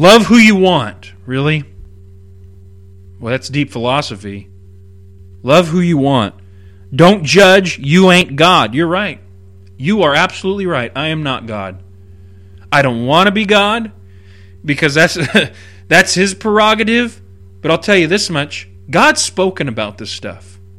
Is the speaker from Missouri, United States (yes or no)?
no; California, United States; I grew up here in California, I went to high school here in California